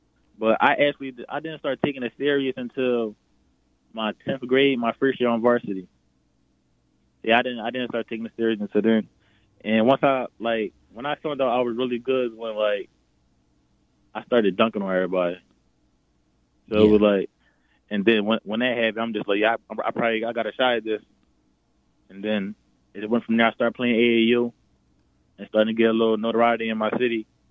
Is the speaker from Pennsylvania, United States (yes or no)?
yes; Philadelphia, Pennsylvania, United States; No, I'm from Philly.